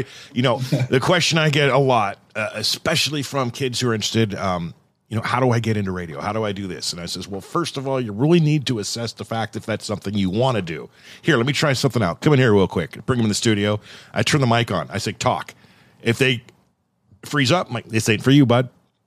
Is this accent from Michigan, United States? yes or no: no; Thousand Oaks, California, United States; So I grew up in Thousand Oaks.